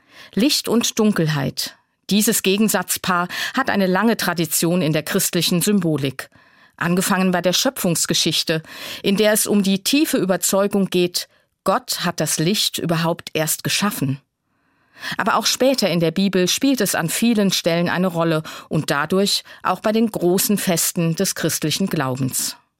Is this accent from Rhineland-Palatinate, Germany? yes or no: yes; Rhineland-Palatinate, Germany; wenn wir am zweiten Weihnachtsfeiertag zum Familientreffen an die Mosel fahren, da wo ich herkomme.